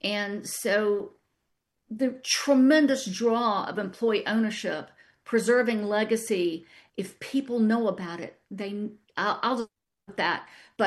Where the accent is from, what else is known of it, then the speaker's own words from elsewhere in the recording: Atlanta, Georgia, United States; I grew up in Atlanta, so I am a Georgian.